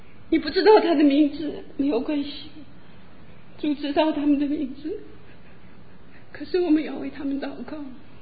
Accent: China; 我说一个跟中国毫无相干的人都这么爱我们中国人，何况我们自己

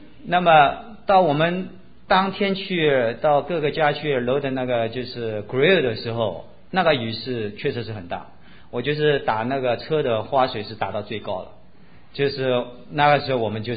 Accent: China; 我们中国人做事是讲天时地利人和

